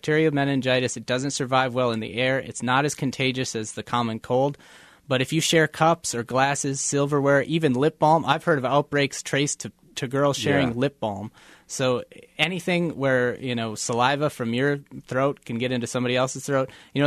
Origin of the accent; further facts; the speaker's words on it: Minnesota, United States; my parents had moved into because we're from Minnesota.